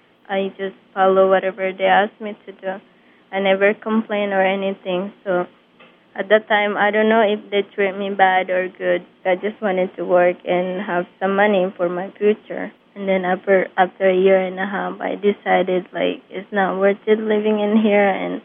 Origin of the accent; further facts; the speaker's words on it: Indonesia; English is a second language; I came from Indonesia. … I went to employment agency like to export domestic worker to work outside of country.